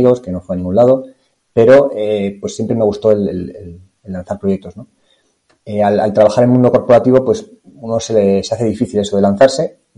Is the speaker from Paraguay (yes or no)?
no; Madrid, Community of Madrid, Spain; Mira, soy madrileño de nacimiento. He crecido aquí en Madrid, donde vivo ahora mismo.